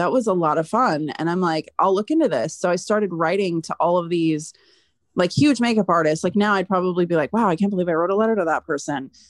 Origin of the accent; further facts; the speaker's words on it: California, United States; And I'm from the Bay, so it wasn't too far away.